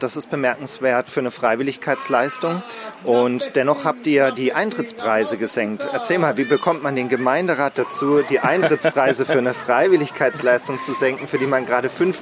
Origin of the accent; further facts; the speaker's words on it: Friedrichsthal, Saarland, Germany; Ich bin in Friedrichsthal aufgewachsen